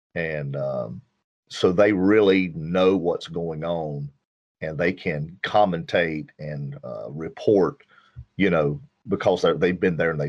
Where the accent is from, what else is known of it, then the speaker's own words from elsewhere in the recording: Hickory, North Carolina, United States; I'm from Hickory, North Carolina, in the famous Hickory Speedway.